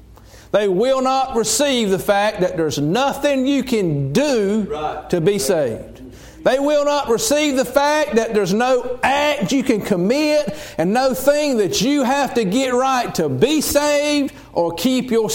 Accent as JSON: {"language": "English", "town": "Liesville", "region": "North Carolina", "country": "United States", "tie": "born or raised there", "said": "I remember when I was a little boy, and I was raised up on Main Street, Liesville, North Carolina."}